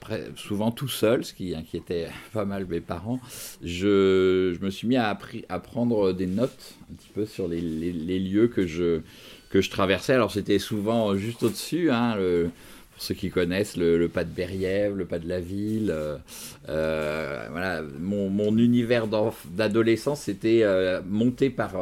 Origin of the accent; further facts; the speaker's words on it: Paris, Île-de-France, France; J'avais 6 ans quand mes parents ont acheté cette maison. Et moi, je suis un petit Parisien à ce moment-là